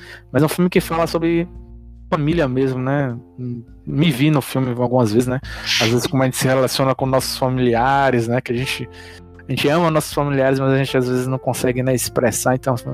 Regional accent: Conceição do Almeida, Bahia, Brazil; Pra mim, que sou natural de Conceição do Almeida, né?

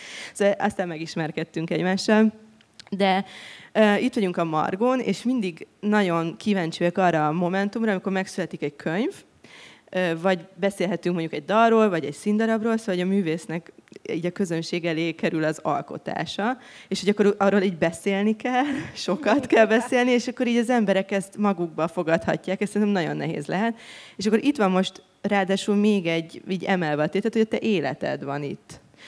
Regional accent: Szentendre, Pest, Hungary; most tegnap visszaköltöztünk Szentendrére, ahol én felnőttem

